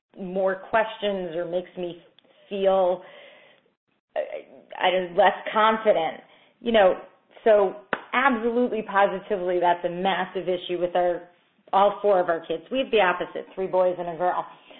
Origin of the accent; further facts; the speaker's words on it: Poughkeepsie, New York, United States; Oh, I'm from Poughkeepsie, so I don't have to quite be that bad.